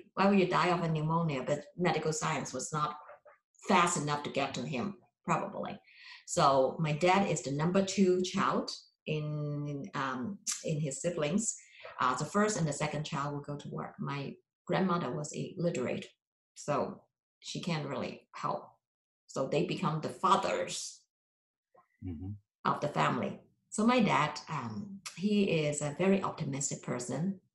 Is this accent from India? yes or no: no; Hong Kong; I was born and raised in Hong Kong in the 1960s. My mom was born and raised in Hong Kong too.